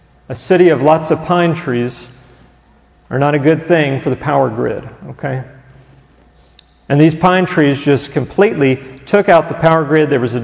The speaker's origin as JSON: {"language": "English", "town": "Houston", "region": "Texas", "country": "United States", "tie": "born or raised there", "said": "I grew up in Houston, and my parents still lived in Houston, and that also is very close to the Gulf"}